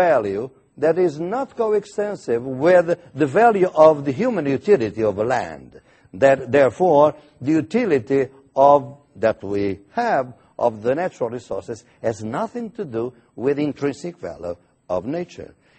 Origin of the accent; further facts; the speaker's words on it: Portugal; I come from Portugal. I don't come from there.